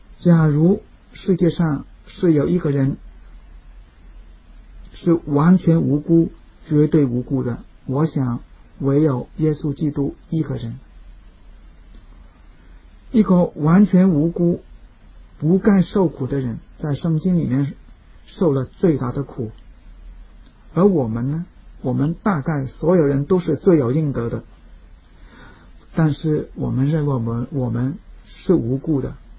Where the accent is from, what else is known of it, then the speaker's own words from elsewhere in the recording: Tai O, Hong Kong; 我小的时候是住在大澳，我开玩笑是大屿山是香港最穷的一个岛，大澳是大屿山最穷的一个村， … 是大澳这个村里面最穷的一家人。我爸爸在我九岁的时候去世，我妈妈是一个小贩，我们很穷。